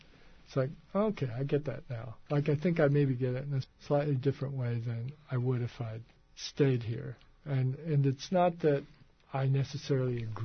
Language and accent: English; Virginia, United States; now in Vancouver, Canada; I don't know if I'm a Canadian. I mean, I feel like a guy from Southwest Virginia who lives in Vancouver.